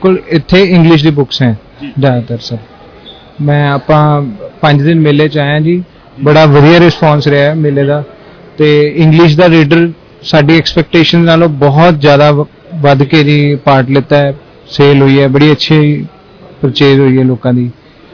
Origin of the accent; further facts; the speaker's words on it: Patiala, Punjab, India; ਅਸੀਂ ਪਟਿਆਲੇ ਤੋਂ ਬਿਲੋਂਗ ਕਰਦੇ ਹਾਂ